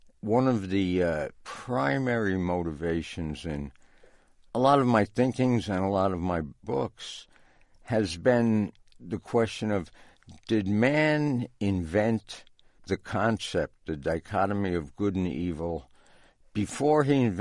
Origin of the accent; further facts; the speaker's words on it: Newark, New Jersey, United States; I'm from Newark, New Jersey.